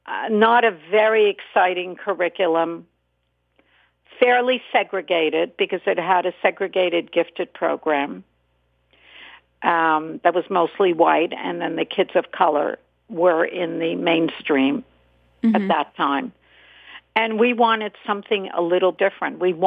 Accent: Montreal, Quebec, Canada; also born or lived in Hungary / Vienna, Austria; now in Brooklyn, United States; I was born in Hungary, and then I lived in Vienna, and I grew up in Montreal, and I live in Brooklyn for the last 46 years.

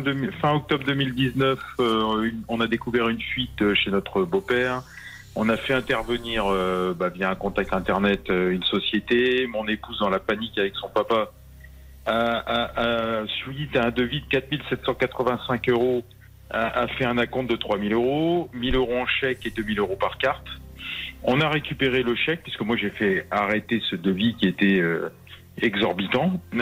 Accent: Avilly, Hauts-de-France, France; J'étais de Avilly et moi je suis pas très loin, à une vingtaine de kilomètres de chez lui.

